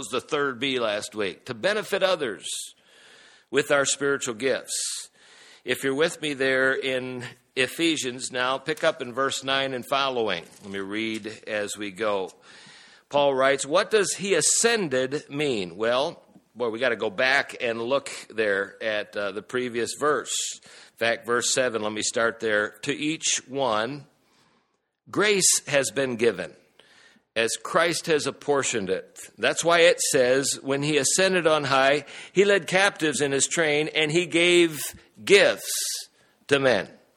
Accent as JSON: {"language": "English", "country": "United States", "accent": "American", "said": "They could kind of spot me as an American by my accent"}